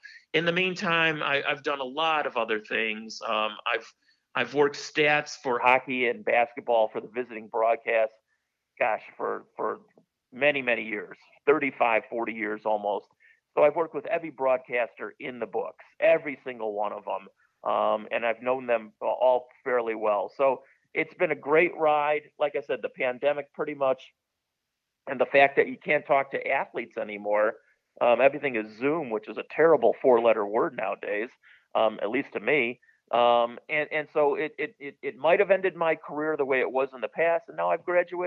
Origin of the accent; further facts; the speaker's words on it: Chicago, Illinois, United States; I've covered 12 major championships in my hometown, you know, the 6 Bulls championships, 3 Hawks, drank out of the Stanley Cup